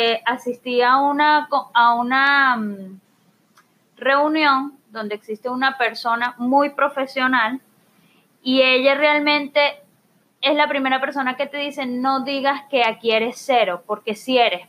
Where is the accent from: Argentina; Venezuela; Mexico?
Venezuela; moved away as an adult; soy contador público de Venezuela, ya mi hermano que tiene muchos años viviendo aquí me había dicho